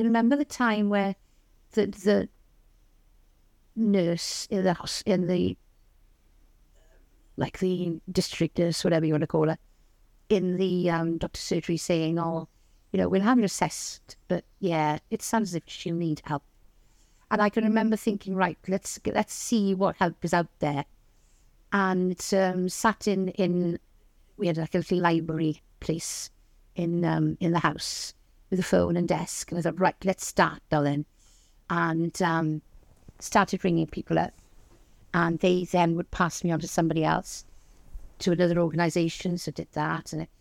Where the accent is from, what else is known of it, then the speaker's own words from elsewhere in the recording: Wales, United Kingdom; also born or lived in Cardiff; I was born and bred in West Wales, actually where I live now is about 5 minutes from where I was brought up, in Sandyfyrio. I moved to Cardiff to do some work, and then, was there for, I had my two children and came back here with the whole family